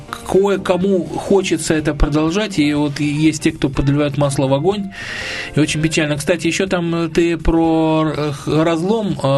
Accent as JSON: {"language": "Russian", "region": "Western Ukraine", "country": "Ukraine", "tie": "born or raised there", "said": "я, кстати, сам родом с Украины, западной Украины."}